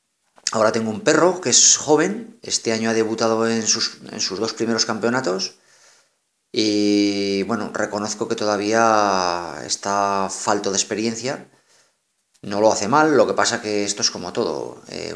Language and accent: Spanish; La Rioja, Spain; tengo 46 años y bueno, soy de La Rioja